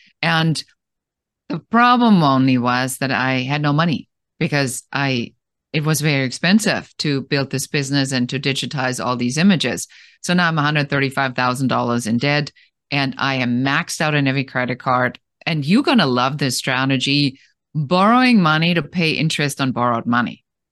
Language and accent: English; Germany; So I'm originally from Germany